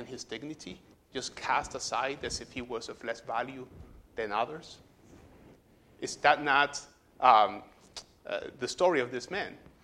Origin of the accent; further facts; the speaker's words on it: Puerto Rico; I'm from Puerto Rico. We love domino.